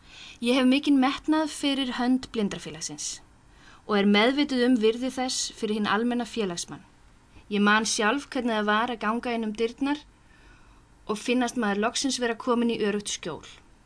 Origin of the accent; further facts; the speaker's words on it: Reykjavík, Capital Region, Iceland; Ég fædd 1980, alinn upp í Vesturbænum í Reykjavík, þangað til ég var 11 ára. Þá fluttum við til Kaupmannahafnar þar sem ég dvaldi til 30s.